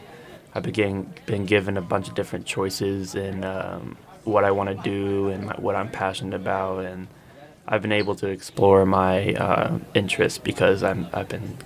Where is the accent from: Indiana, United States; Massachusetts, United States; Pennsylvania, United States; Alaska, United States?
Indiana, United States; Carmel; I grew up in a city that is just great in sports